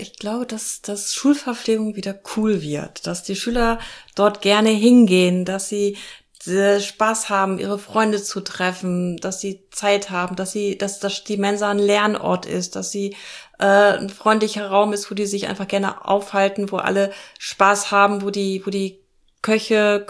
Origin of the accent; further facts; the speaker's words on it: Lower Saxony, Germany; Also ich komme aus Niedersachsen.